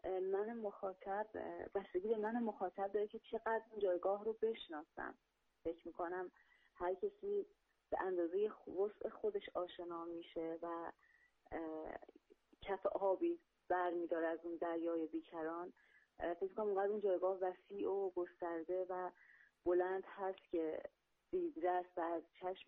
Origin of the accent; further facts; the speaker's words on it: Iran; born there; من متولد ایران هستم، اما خب در منزل قاعدتا با اون لحجه خودمون صحبت میکنیم. من اینکه خب احساس میکنم با دو تا لحجه دارم زندگی میکنم